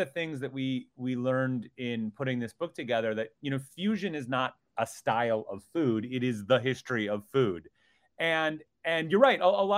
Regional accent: Minnesota, United States; And I grew up in Minnesota

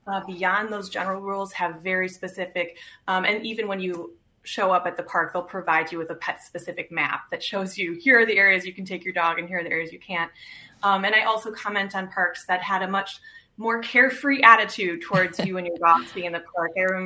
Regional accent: Milwaukee, Wisconsin, United States; I am originally from the Milwaukee area and had moved away from the state for school and jobs and came back after about 12 years. And so then as an adult coming back to Wisconsin, I wanted to learn more about my home state.

